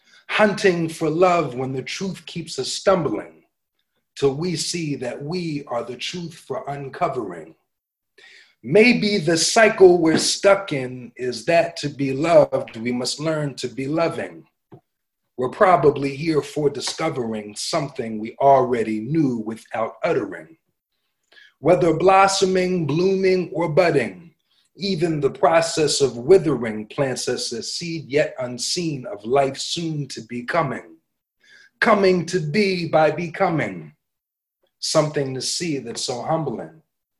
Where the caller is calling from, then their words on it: Philadelphia, Pennsylvania, United States; I'm coming from Philadelphia, PA, in the U.S., so I guess that's one nice thing about everything going virtual